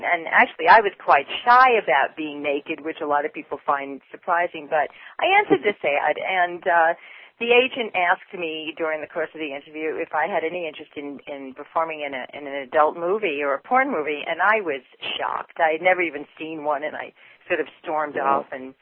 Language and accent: English; New York City, New York, United States; moved away as an adult; now in San Francisco, United States; I'm originally from New York, and I came to San Francisco in about 1972 after spending a bit of time in college, art college, and then regular college, majoring in psychology.